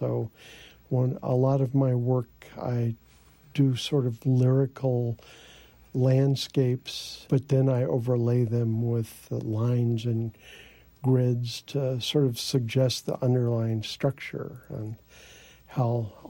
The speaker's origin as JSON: {"language": "English", "town": "New Orleans", "region": "Louisiana", "country": "United States", "tie": "born or raised there", "said": "I collected bugs and snakes as a kid growing up in New Orleans"}